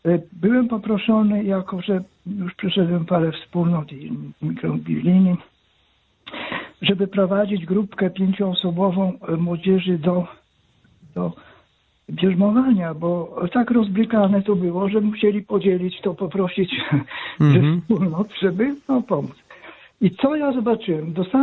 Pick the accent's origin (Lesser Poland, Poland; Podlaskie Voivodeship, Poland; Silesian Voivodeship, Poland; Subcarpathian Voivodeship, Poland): Podlaskie Voivodeship, Poland; Suwałki; pochodzę z Suwałk.